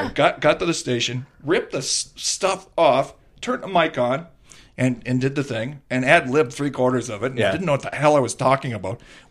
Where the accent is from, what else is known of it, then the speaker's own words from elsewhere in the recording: Aylmer, Quebec, Canada; No, actually, I grew up in Elmer, Quebec, just outside of Ottawa.